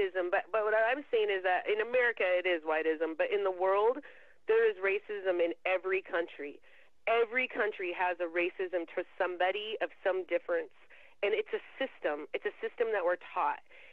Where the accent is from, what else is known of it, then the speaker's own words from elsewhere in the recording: Seattle, Washington, United States; I'm from Seattle. People are racist in Seattle against Californians.